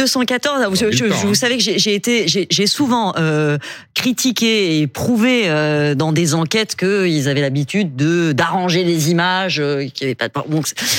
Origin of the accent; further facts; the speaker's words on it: France; on tolère quand même chez nous, en France, les pratiques les plus rigoristes